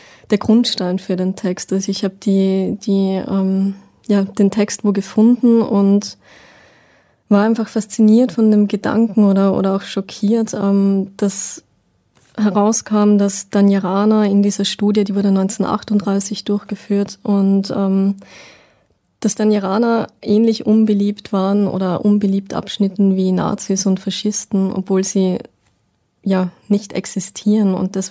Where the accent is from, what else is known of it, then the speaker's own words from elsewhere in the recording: Upper Austria, Austria; in Österreich, in Oberösterreich, wo ich herkomme